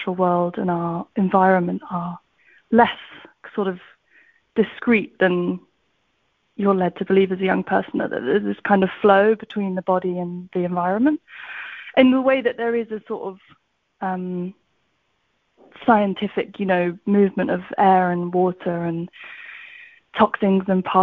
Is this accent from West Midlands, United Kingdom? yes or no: no; South West England, United Kingdom; I grew up in South Devon, which is the south of England, and it's very rural and very kind of overgrown and forested, and it's an area of temperate rainforest